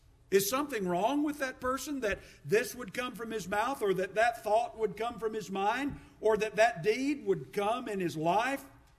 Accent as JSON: {"language": "English", "country": "United States", "said": "So when I say that I am an American, that means I am of America. That means I relate to America. That's where my citizenship and my experiences in life are."}